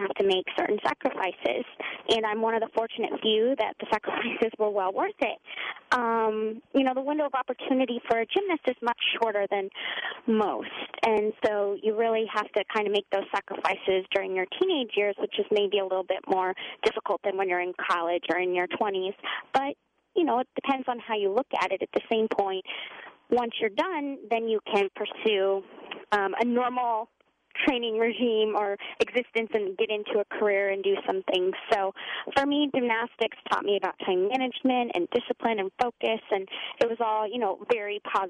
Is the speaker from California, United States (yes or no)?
no; Tucson, Arizona, United States; now in Washington, United States; I'm originally from Tucson, Arizona, but my job has brought me here to the nation's capital.